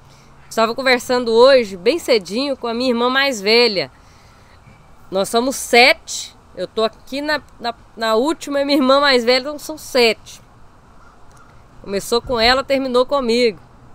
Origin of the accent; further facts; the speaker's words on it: Minas Gerais, Brazil; now in United States; Sou mineira, mas tô falando de trem agora.